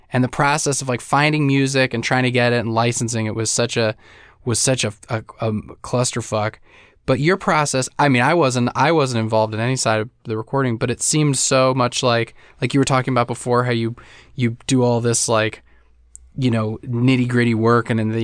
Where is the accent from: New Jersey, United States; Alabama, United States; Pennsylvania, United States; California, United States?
California, United States; Petaluma; And then he came to my hometown in Petaluma